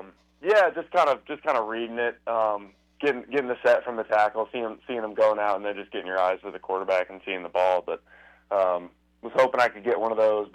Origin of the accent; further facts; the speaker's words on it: Indiana, United States; Man, I love it. Love the people there. Love the atmosphere. You know, definitely home for me.